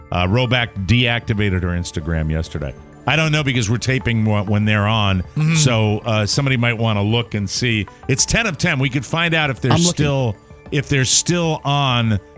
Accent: United States; I'm an American like everybody else

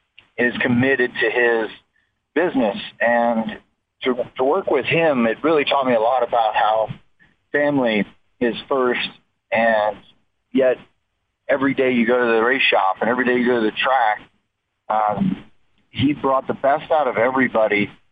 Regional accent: Las Vegas, Nevada, United States; excitement and the … brothers here in Vegas, it's going to be big. So I'm happy to come back to my hometown and give it a good run

